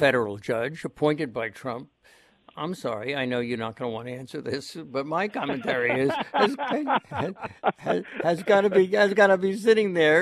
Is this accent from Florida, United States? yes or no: no; Great Barrington, Massachusetts, United States; my hometown of Great Barrington